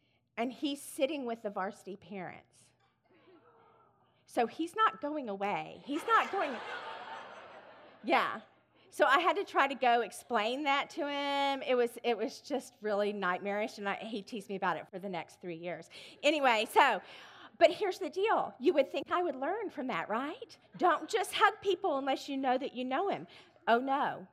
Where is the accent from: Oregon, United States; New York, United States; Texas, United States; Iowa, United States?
Texas, United States; Austin; So I drove to Georgetown. I'm from Austin